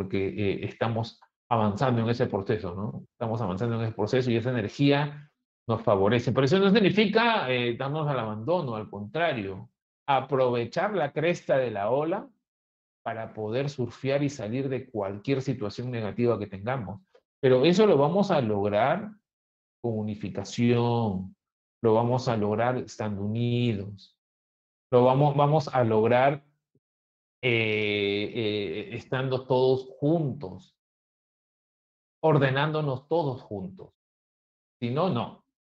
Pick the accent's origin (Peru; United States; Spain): Peru; Y como peruano, tengo que exhortar a la mayoría de nuestros compatriotas de que el orden no lo van a encontrar fuera.